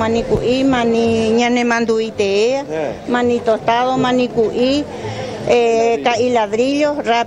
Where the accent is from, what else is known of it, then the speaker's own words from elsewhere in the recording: Cerro León, Paraguarí, Paraguay; Paraguarí, Cerro León. Cerro León.